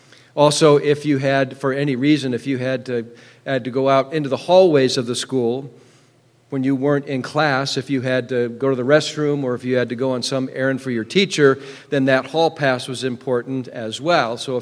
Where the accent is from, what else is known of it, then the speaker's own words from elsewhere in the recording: Seattle, Washington, United States; I grew up over in Seattle, spent 13 years in the government schools over there